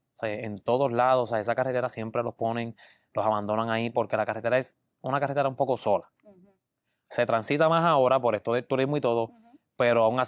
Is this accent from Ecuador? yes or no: no; Jayuya, Puerto Rico; Sí, yo soy de Jayuya.